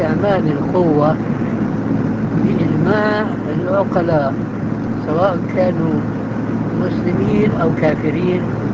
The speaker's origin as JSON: {"language": "Arabic", "town": "Damascus", "region": "Damascus Governorate", "country": "Syria", "said": "عندنا في دمشق كنا محكومين من الفرنساويين"}